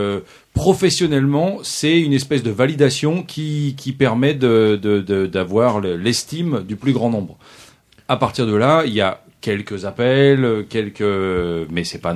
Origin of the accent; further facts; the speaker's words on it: Normandy, France; moved away; depuis que j'étais parti de Normandie